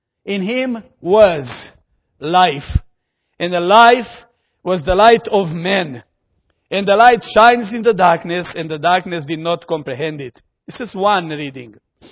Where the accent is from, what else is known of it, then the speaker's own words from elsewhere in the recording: Australia; When things go well, I'm an Aussie.